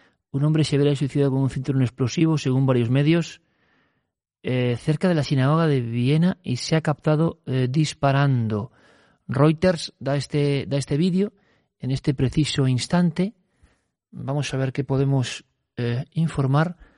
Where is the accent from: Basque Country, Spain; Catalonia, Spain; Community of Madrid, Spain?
Basque Country, Spain; born there; Imaginaos yo, que nací en el País Vasco